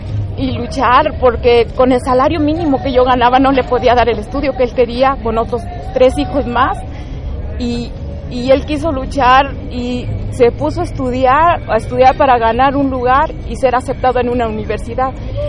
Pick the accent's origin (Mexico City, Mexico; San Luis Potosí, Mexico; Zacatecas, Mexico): San Luis Potosí, Mexico; Matehuala; nosotros somos de Matehuala, San Luis Potosí